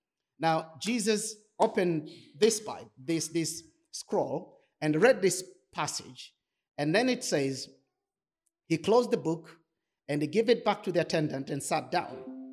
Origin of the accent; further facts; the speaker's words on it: Tanzania; born there; I was born in Tanzania